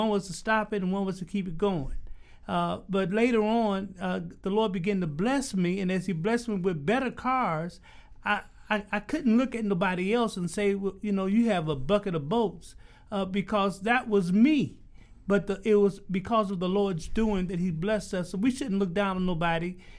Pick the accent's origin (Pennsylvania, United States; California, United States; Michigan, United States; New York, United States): Michigan, United States; Detroit; I'm from Detroit. And you always have cars in Detroit.